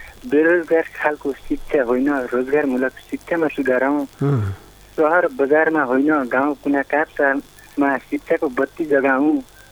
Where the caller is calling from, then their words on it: Chaukune, Karnali Province, Nepal; हजुर चौकुनी गाउँपालिका 8 दिल्ली बाँसलाई